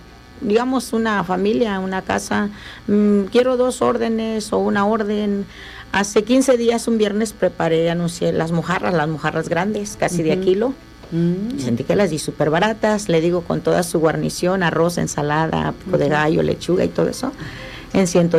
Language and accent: Spanish; Huerta Vieja, Guerrero, Mexico; Yo soy originaria de Guerrero.